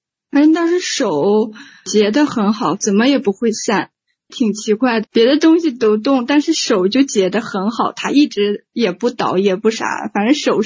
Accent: Baotou, Inner Mongolia, China; 我是包头这边的。

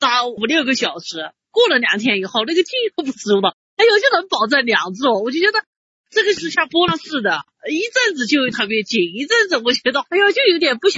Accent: Kunming, Yunnan, China; 我是昆明的。

